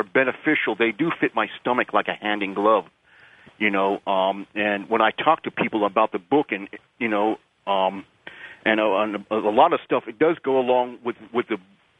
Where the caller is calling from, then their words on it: Florida, United States; Yeah, I'm calling from Dade County, Florida.